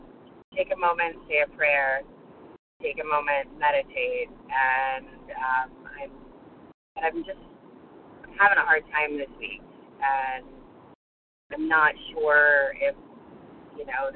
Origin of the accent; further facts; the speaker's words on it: Florida, United States; Thank you so much. I'm from Florida.